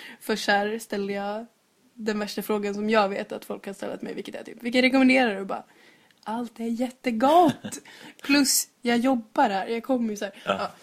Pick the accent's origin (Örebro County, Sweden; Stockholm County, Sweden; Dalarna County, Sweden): Dalarna County, Sweden; Ja, jag växte upp i Dalarna.